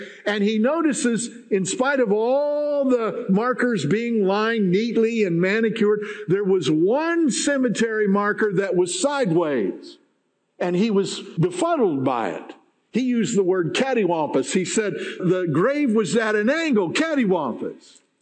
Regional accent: Haworth, United States; when I was a little guy growing up in Haworth, not far from here.

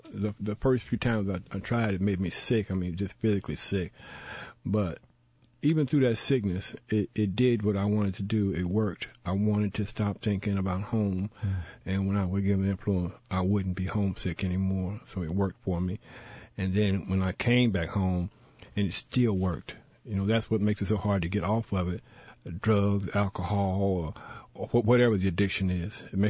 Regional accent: Champaign, Illinois, United States; I said, "I'm from Champaign, Illinois." You know, I'm a little Champaign, little hick from Champaign, Urbana.

